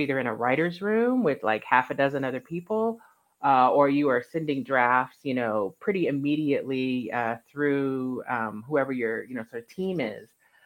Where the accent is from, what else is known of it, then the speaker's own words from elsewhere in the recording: Texas, United States; I am Black and Indigenous. I'm also an adoptee. And I grew up in Texas.